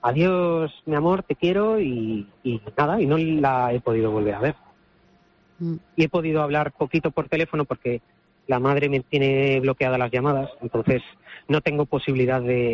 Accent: Madrid, Community of Madrid, Spain; now in A Coruña, Spain; yo soy de Madrid, originario. Estuve viviendo aquí en Coruña hace 9 años.

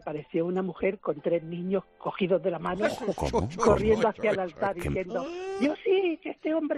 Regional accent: Madrid, Community of Madrid, Spain; No, yo soy de Madrid.

